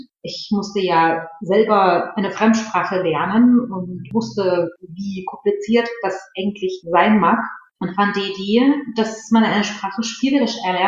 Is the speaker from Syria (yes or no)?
no; Russia; first language Russian; German is a second language; komme ich ursprünglich aus Russland und meine Muttersprache ist Russisch, die ich auch wunderbar beherrsche.